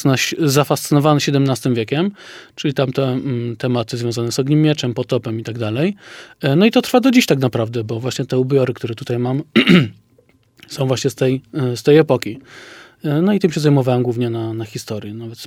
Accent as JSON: {"language": "Polish", "region": "Lesser Poland", "country": "Poland", "said": "ja pochodzę z Sądecczyzny i tam są górale nadpopraccy, czyli tam z terenów Piwnicznej oraz Rytra."}